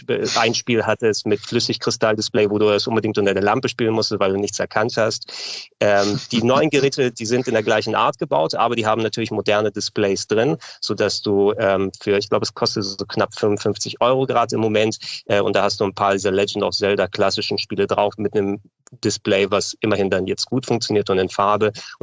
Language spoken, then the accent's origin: German; Hamburg, Germany; born there; obwohl ich griechischer Herkunft bin, gebürtig in Hamburg natürlich mit griechischen Eltern.